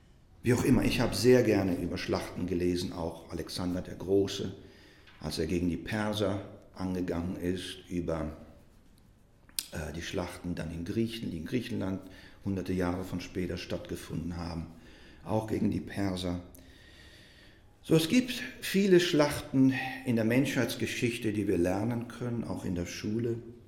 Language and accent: German; Russia; now in Germany; Und wenn man in Russland aufgewachsen ist, ich bin ja in Russland aufgewachsen